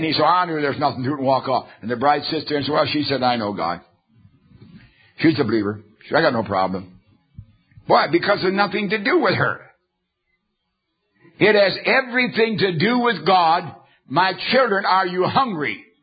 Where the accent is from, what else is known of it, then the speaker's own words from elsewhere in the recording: Egypt; Oh, no, I like leeks and onions. Because I'm from Egypt.